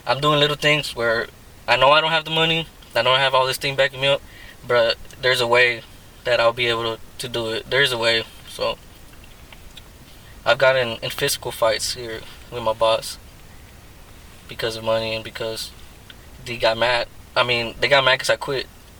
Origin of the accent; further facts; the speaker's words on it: Mexico; I'm from Mexico